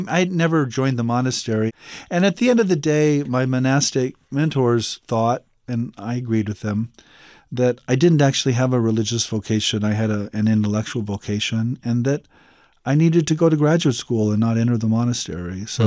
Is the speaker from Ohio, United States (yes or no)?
no; Nebraska, United States; I mean, I grew up in Nebraska in a farming community.